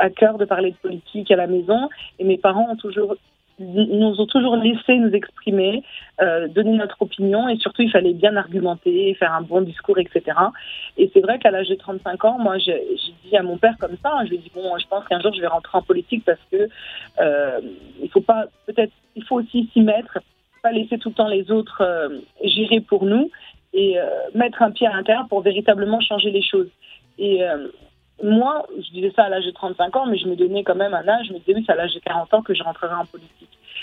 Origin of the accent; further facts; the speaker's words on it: Paris, Île-de-France, France; now in Sarcelles, France; je ne suis pas née à Sarcelles. Moi, je suis venue à Sarcelles depuis 2008. Moi, je suis une Parisienne.